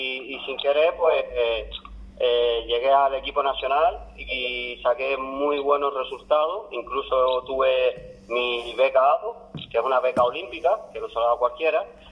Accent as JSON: {"language": "Spanish", "town": "Telde", "region": "Canary Islands", "country": "Spain", "tie": "born or raised there", "said": "Yo soy de Jinama, donde está la calle Loma de la Bruja."}